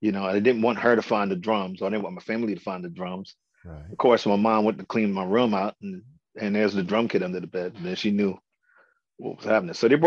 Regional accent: Baltimore, Maryland, United States; But thank God for me growing up in Baltimore, because a lot of artists, a lot of groups that I listened to came through Baltimore.

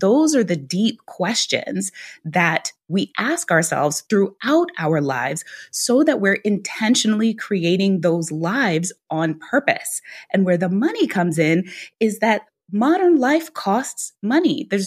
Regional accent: Guyana; now in United States; my parents, when they talked to me there, we were immigrants. We came from Guyana.

